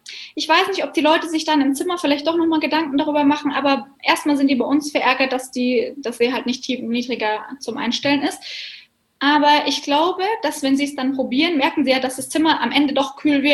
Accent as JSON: {"language": "German", "region": "Bavaria", "country": "Germany", "said": "In Deutschland, also bei uns in Bayern sind wir ja gar nicht am Meer."}